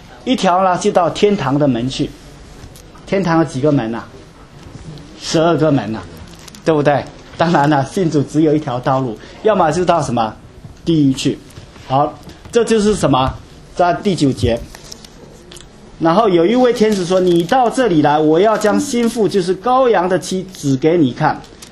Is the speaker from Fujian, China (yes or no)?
yes; Gulangyu, Fujian, China; 比回到我的家乡鼓浪屿什么还痛苦